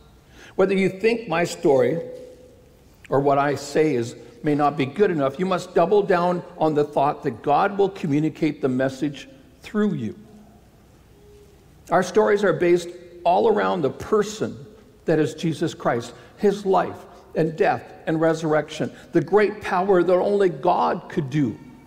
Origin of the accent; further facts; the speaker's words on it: Canada; Oh, we're so Canadian.